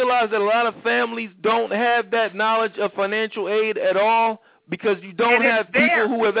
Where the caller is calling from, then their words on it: Philadelphia, Pennsylvania, United States; calling from Philadelphia.